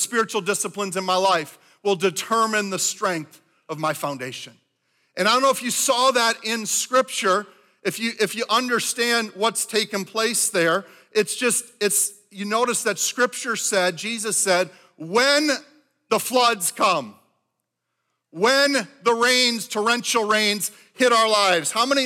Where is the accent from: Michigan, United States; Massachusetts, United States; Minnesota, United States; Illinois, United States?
Minnesota, United States; I was raised here in Minnesota.